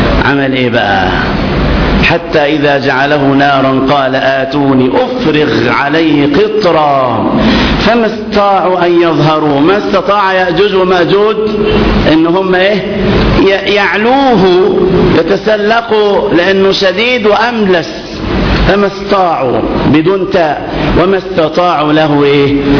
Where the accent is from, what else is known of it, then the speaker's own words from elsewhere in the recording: Egypt; احنا عندنا في مصر 20,000 عالم هاجروا أرض مصر في الحكم البائد